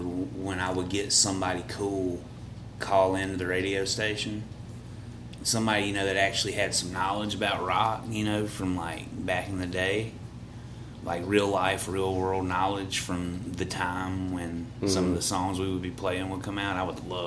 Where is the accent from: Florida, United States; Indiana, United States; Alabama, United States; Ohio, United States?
Alabama, United States; because, like, we're from Alabama. We're from Little Podunk, Alabama.